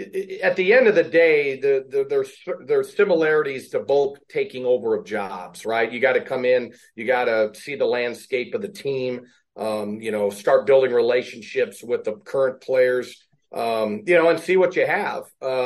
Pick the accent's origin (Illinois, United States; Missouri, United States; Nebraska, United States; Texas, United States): Missouri, United States; Kansas City; I grew up in Kansas City.